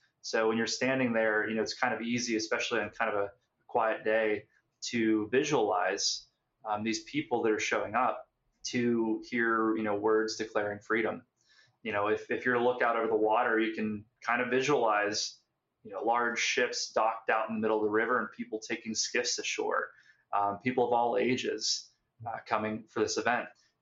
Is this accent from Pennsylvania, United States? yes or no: yes; Pittsburgh, Pennsylvania, United States; so I'm actually from Pittsburgh, and we didn't learn about Reconstruction in Western Pennsylvania, at least where I was going to school.